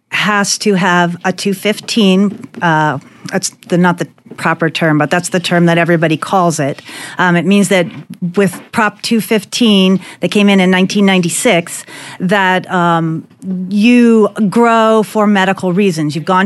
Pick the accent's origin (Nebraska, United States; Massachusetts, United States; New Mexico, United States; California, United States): California, United States; I come from Southern Humboldt